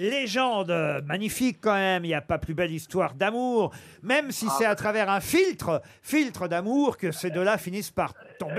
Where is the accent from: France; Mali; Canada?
France; chez nous en France en tout cas, au début du XXe siècle.